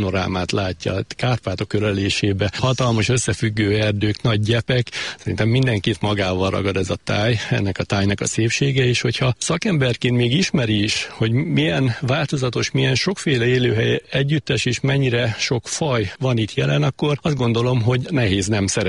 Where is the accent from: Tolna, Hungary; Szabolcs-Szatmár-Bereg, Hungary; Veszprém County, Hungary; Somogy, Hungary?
Szabolcs-Szatmár-Bereg, Hungary; Porcsalma; now in Fehérgyarmat, Hungary; szatmári vagyok, én Porcsalmán születtem, de jelenleg Fehérgyarmaton élek, de hát a Szatmár-Bereg az a szívem csücske.